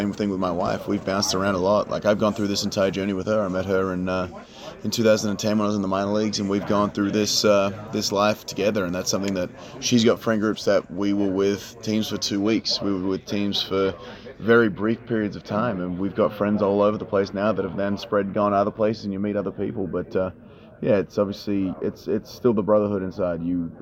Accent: Australia; now in Chicago, United States; Yeah, so I'm originally from Australia.

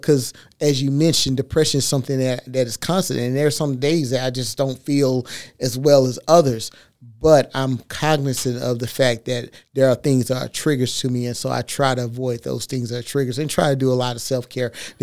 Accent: Texas, United States; I start off playing football, and I'm from Texas, and I was in a program

